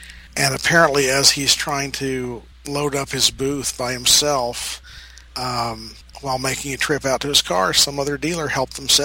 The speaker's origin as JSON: {"language": "English", "region": "Scotland", "country": "United Kingdom", "said": "You're Irish, and I'm Scottish."}